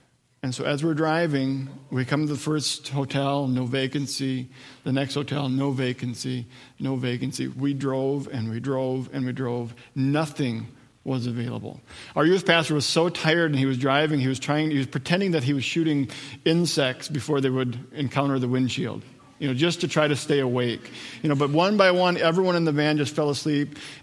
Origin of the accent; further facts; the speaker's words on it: Wadena, Minnesota, United States; I grew up in the Wadena area, so central Minnesota.